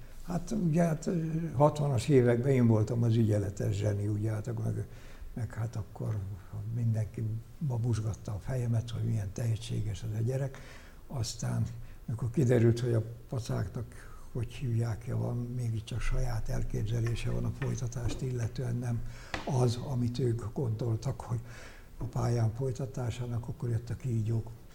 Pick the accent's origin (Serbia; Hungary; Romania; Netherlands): Hungary; Pilis, Pest; born there; segédjegyző volt a szülőfalumon Pilisen